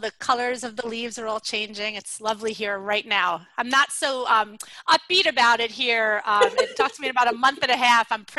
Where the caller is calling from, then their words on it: Northampton, Massachusetts, United States; So I'm in Northampton, Massachusetts, which is in Western Mass, right by Smith College.